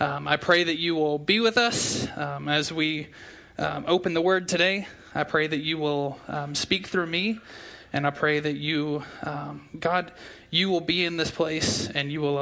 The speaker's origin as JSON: {"language": "English", "town": "Abilene", "region": "Texas", "country": "United States", "tie": "born or raised there", "also_born_or_lived": "Sweetwater", "said": "I was actually born and raised in Abilene for a while. I can't exactly tell you the dates, but I know I actually grew up in this church. I went here until I was about halfway through my fifth grade year of school"}